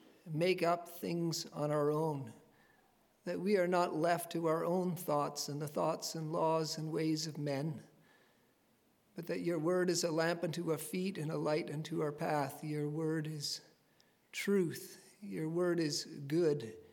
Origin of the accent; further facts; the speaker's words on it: Canada; Now, it used to be that when I, as a Canadian citizen, would go abroad, it would be something that we would regularly do.